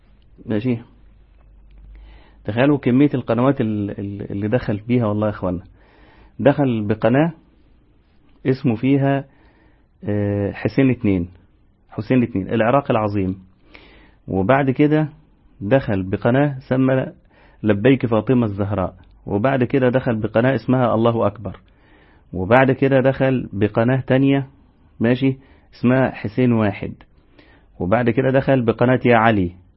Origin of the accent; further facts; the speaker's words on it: Egypt; عندنا في مصر